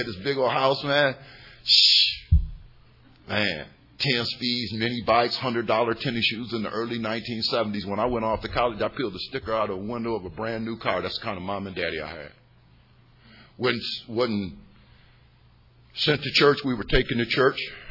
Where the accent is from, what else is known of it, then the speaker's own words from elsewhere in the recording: Ohio, United States; And I'm from Ohio, baby. Right, so I know a little bit of something about that.